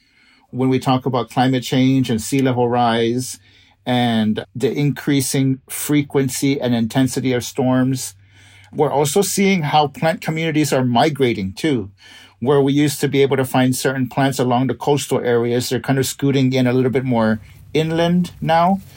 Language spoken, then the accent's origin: English; Florida, United States; My advocacy started because I grew up out here in the Everglades